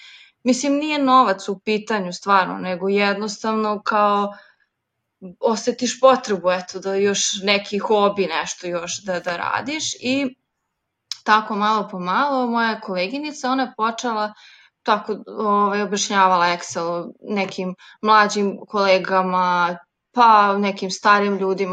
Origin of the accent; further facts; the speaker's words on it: Belgrade, Serbia; živim i rođena sam u Beogradu